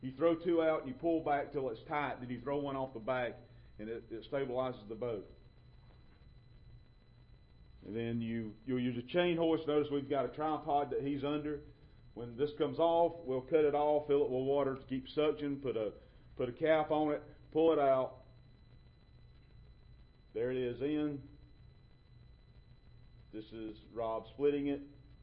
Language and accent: English; the South, United States; But notice the I talk differently than him. I'm obviously from the South.